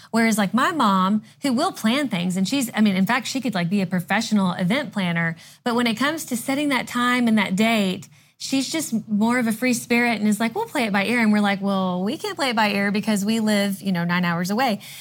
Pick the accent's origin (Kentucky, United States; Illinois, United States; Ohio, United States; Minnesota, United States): Kentucky, United States; And so when we moved away from home, we're originally from Kentucky and we moved to Georgia